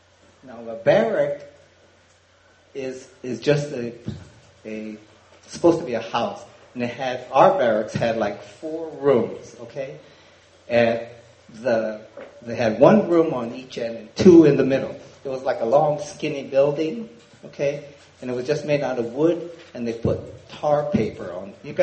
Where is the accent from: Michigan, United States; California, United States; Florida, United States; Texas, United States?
California, United States; Oakland; born there; I was born in Oakland, California. I don't know if you know where it is. But it's up north, Northern California, by San Francisco.